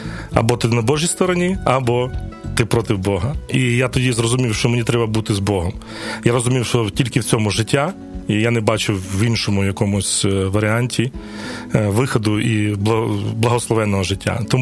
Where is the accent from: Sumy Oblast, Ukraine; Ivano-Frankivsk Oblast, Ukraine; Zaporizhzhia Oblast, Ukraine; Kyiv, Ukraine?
Kyiv, Ukraine; Народився я в місті Києві. Так сказати, батьки мої народилися тут, і дідусі з бабусями, то я, можна сказати, корінний київлянин. Народився вже давно